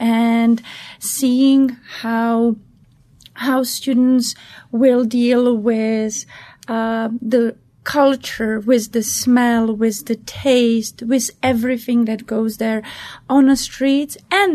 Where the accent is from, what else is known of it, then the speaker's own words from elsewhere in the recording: Czechia; also born or lived in New York City; now in Charlottesville, United States; I'm originally from Czechoslovakia, and then the country changed name to Czech Republic.